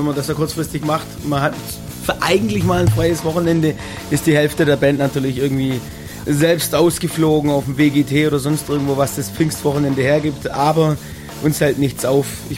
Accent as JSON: {"language": "German", "region": "Baden-Württemberg", "country": "Germany", "said": "Also wir kommen ganz grob aus dem Raum Baden-Württemberg zentral, wenn man das mal so einnimmt."}